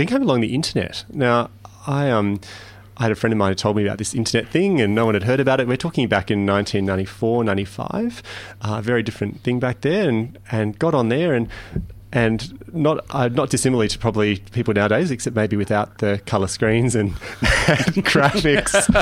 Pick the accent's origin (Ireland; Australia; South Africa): Australia; Perth, Western Australia; And I suppose also growing up in Perth, I didn't have any gay role models around me.